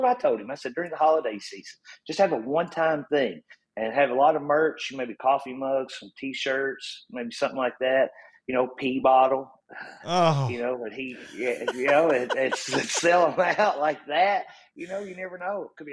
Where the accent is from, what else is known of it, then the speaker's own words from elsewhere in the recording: Kentucky, United States; When I met Jeremiah, he was from South Kentucky, and I'm from Eastern Kentucky, so he's kind of like made that connection.